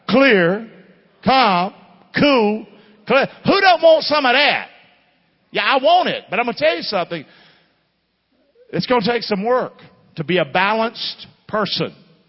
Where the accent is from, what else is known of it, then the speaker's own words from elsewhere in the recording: Rockingham, North Carolina, United States; I'm from Rockingham, North Carolina, okay?